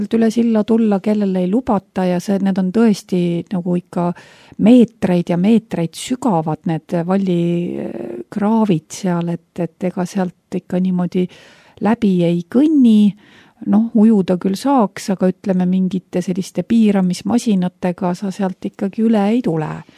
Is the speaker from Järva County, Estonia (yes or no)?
no; Viljandi, Viljandi County, Estonia; Mina olen Viljandist pärit ja mina olen tõesti väga palju käinud lossimägedes